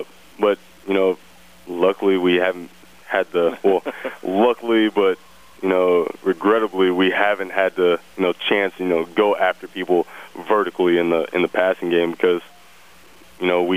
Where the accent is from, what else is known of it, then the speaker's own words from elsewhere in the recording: Texas, United States; No, I grew up a Texas A&M fan. I'm an Aggie through and through.